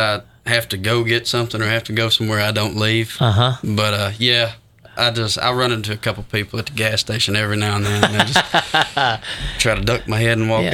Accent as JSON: {"language": "English", "town": "Taylorsville", "region": "Georgia", "country": "United States", "said": "I'm from Taylorsville."}